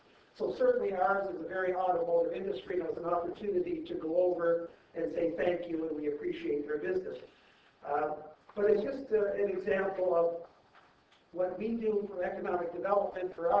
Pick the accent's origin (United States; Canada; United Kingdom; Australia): Canada; Ontario; I'm not from Minnesota. Where are you from? I said, Ontario, Canada.